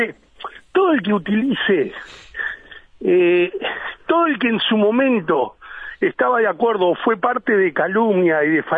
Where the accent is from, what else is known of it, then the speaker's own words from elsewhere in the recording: Uruguay; tenemos todos como, claro, como claro, uruguayo, como hincha